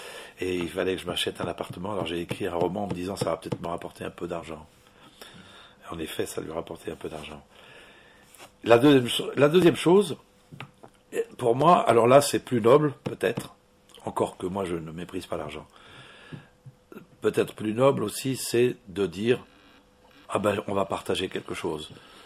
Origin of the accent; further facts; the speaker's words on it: Spain; moved away; quand je suis arrivé d'Espagne, je chantais des chansons du folklore que je n'avais pas composées